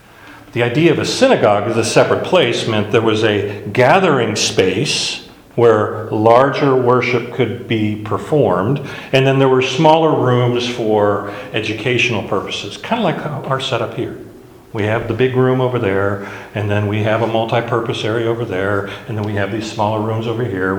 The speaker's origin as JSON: {"language": "English", "town": "Honolulu", "region": "Hawaii", "country": "United States", "tie": "born or raised there", "said": "Now, I grew up in Honolulu, went to high school in Honolulu, and there was the Filipino area, the Samoan area, the Tongan area."}